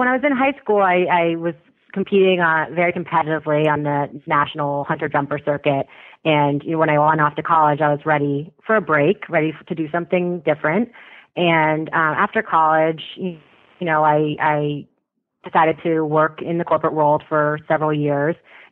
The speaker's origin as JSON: {"language": "English", "town": "Westport", "region": "Connecticut", "country": "United States", "tie": "born or raised there", "said": "So like you said, I grew up in Westport, Connecticut, and Horses have really been, you know, part of my life as long as I can remember."}